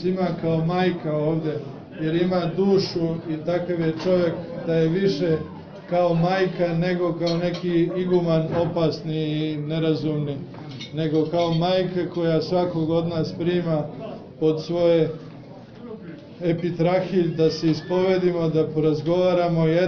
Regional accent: Republika Srpska, Bosnia & Herzegovina; mi Bosanci koji često kaže se za nas, koji smo sada iz Republike Srpske, ali rođeni u onoj Bosni.

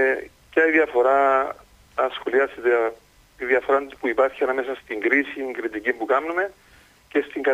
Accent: Aradippou, Larnaca District, Cyprus; είμαι από Αραδίπου.

